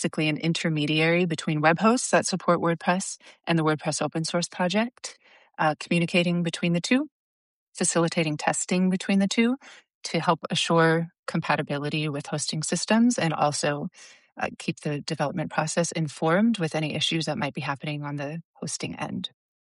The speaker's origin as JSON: {"language": "English", "town": "Los Angeles", "region": "California", "country": "United States", "said": "Sure. So I'm from Los Angeles."}